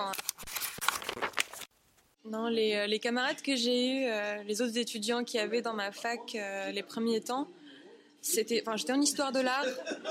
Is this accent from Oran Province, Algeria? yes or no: no; Algiers, Algiers Province, Algeria; comme je viens d'Algérie, d'Alger, du coup, c'est un endroit où les gens lisent pas beaucoup déjà et pas du tout dans les transports.